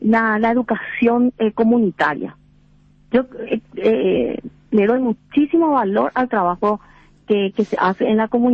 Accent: Paraguay

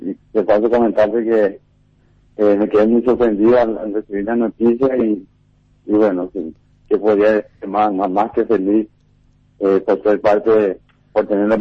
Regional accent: Coronel Oviedo, Caaguazú, Paraguay; Yo soy de Coronel Oviedo. Todo comenzó ahí con una película que nos abrió las puertas.

